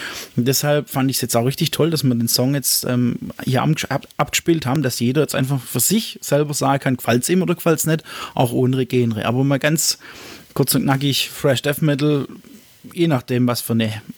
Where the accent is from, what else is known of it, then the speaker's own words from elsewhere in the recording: Ochsenburg, Baden-Württemberg, Germany; von dem Ort, wo ich herkomme, aus Ochsenburg.